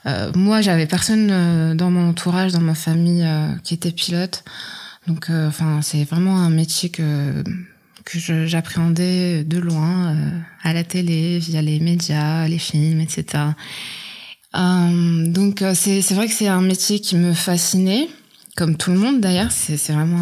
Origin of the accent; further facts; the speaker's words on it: Oujda, Oriental, Morocco; dans ma ville natale, Oujda, au Maroc.